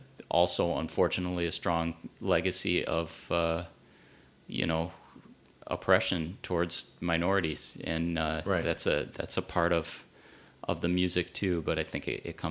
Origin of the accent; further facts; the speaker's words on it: Ann Arbor, Michigan, United States; growing up in Ann Arbor in the 90s